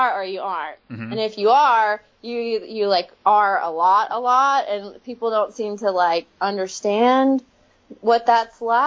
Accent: Texas, United States; now in Nashville, United States; I'm from Texas and I wanted to stay warm still. And so I came to Nashville

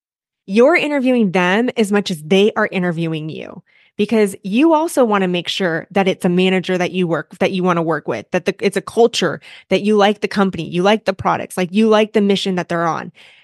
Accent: California, United States; They've never been to snow. I come from California. They're Floridians.

